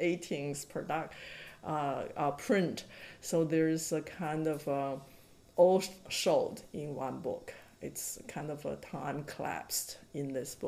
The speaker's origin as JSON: {"language": "English", "region": "Shaanxi", "country": "China", "tie": "born or raised there", "said": "into Shaanxi province where my hometown is"}